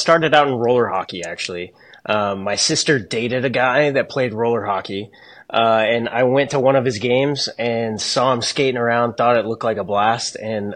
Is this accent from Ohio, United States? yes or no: no; Dallas, Texas, United States; And I'm from Dallas, so playing for the Dallas Ice Jets was nice to be home for a year